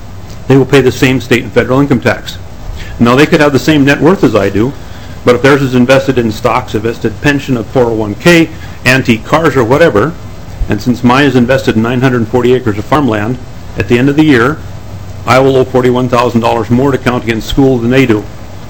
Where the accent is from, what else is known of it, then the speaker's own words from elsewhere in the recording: Felton, Minnesota, United States; I'm a farmer from Felton, Minnesota.